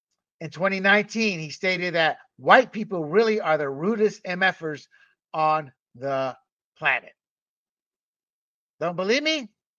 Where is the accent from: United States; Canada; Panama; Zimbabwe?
Panama; I was born and raised in Panama as an American citizen.